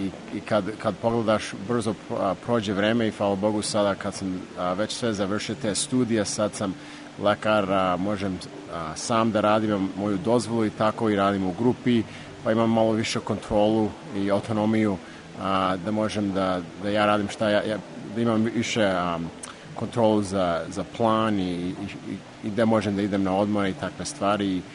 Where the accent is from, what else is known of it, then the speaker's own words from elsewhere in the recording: Cleveland, Ohio, United States; Da, rođen sam u Americi, u Clevelandu, da.